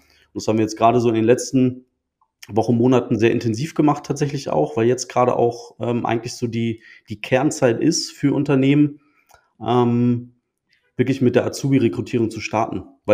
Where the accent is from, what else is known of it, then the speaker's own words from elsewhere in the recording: Düsseldorf, North Rhine-Westphalia, Germany; ich komme aus Düsseldorf.